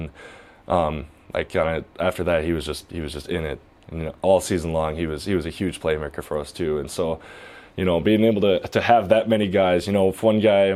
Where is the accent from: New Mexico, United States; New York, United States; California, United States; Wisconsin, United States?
Wisconsin, United States; Bloomer; which is about 20 minutes south of Bloomer, Wisconsin, which is my hometown.